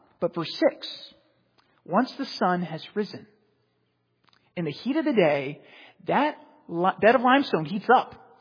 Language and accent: English; Queens, New York, United States; Maybe I grew up in Queens, and some of you hailing from other places in the city may not have an even dirt bed